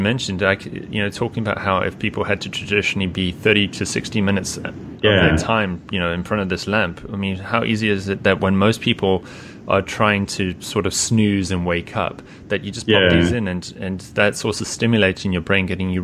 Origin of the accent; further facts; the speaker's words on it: Johannesburg, Gauteng, South Africa; now in Europe; especially where I was from, Johannesburg